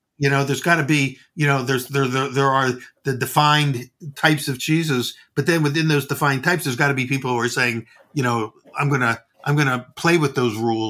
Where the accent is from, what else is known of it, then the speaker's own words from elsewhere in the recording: New York, United States; or I still want to call it New York style, because I'm from New York and I do what I want to do.